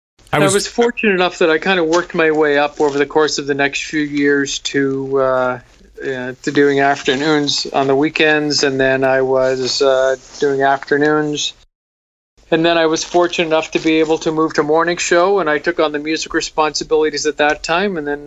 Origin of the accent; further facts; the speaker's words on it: Potash Lake, Ontario, Canada; also born or lived in Burlington; moved from Burlington to a little place called Potash Lake, which is about 15 minutes from Bancroft. So I grew up on Potash Lake, across from the Anchorage, away from 20 feet of water all my life.